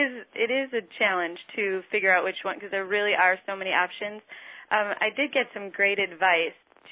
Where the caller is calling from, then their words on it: Chicago, Illinois, United States